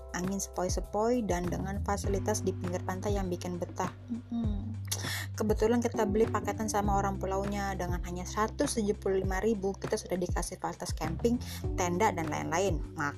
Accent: Jakarta, Indonesia; pasir pantai yang putih banget yang kita sebagai orang Jakarta gak pernah lihat ada

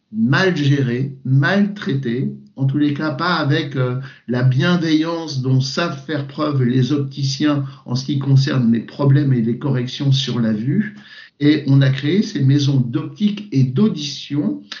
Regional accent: Nantes, Pays de la Loire, France; born there; j'ai mis dans ma ville natale qui est Nantes

